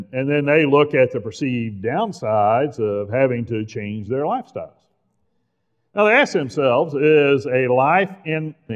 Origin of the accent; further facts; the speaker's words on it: Oklahoma, United States; born there; Now, I was born in Oklahoma, and I used to be a huge Oklahoma fan, too.